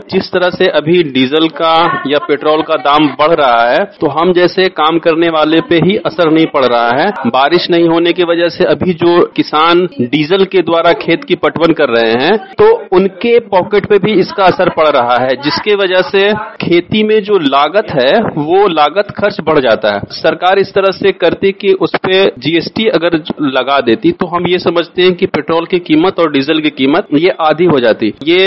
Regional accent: Harnaut, Bihar, India; और हम हरनौत के रहने वाले हैं।

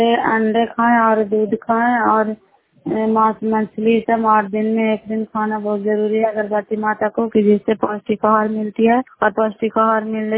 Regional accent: Bihar, India; नालंदा जिला कराई ब्लॉक की निवासी हूँ।

